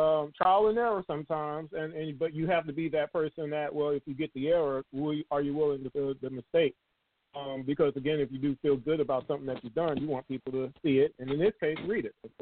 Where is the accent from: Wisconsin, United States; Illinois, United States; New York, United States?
New York, United States; Queens; I'm actually from Queens, New York myself.